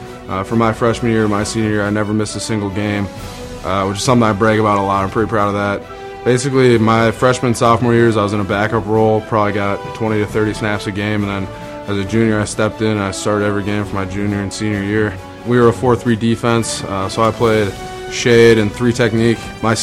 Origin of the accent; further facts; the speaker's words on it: Minnesota, United States; I'm from Minnesota, so I was a hockey player growing up.